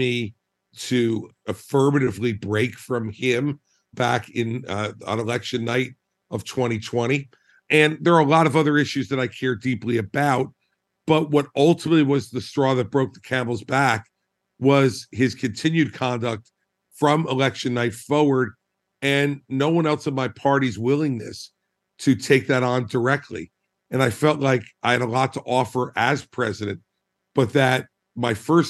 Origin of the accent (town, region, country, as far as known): New Jersey, United States